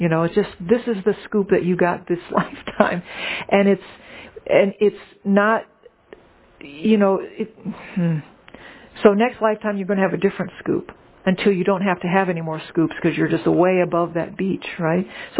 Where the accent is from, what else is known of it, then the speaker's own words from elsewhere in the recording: New Orleans, Louisiana, United States; It doesn't help anybody to start talking about, well, you know, I'm from New Orleans.